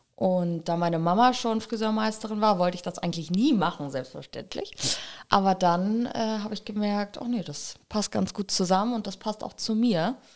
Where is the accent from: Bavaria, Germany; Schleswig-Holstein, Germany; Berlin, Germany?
Schleswig-Holstein, Germany; Lübeck; ich komme aus Lübeck, bin 27 Jahre jung